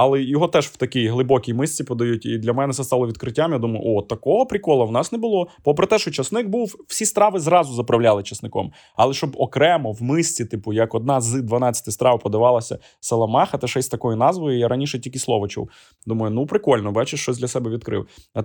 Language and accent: Ukrainian; Volyn Oblast, Ukraine; Я з Волині, і от якщо є у нас слухачі з Волині, підтвердять, це дуже відрізняється